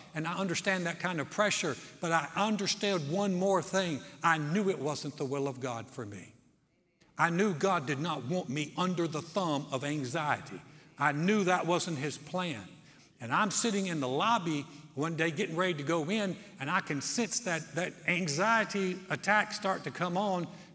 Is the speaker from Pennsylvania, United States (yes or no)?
no; Texas, United States; When we moved back to Texas in 1990, we had tried to start a church in my hometown.